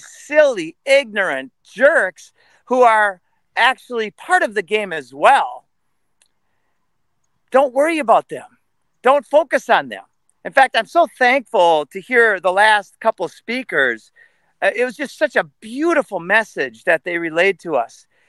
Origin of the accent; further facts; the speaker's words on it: Minnesota, United States; I grew up in Minnesota. I learned the word God growing up.